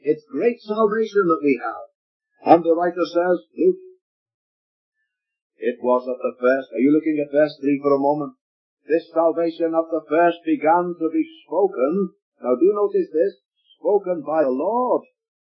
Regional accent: Liverpool, North West England, United Kingdom; I was digging a garden in Liverpool in my hometown years ago as a young married man

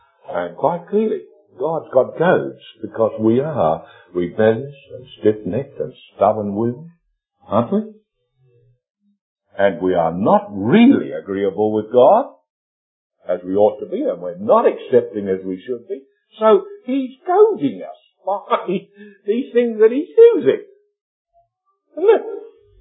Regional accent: New Zealand; instead of saying, as so often they said, as New Zealanders do, that I came from New Zealand

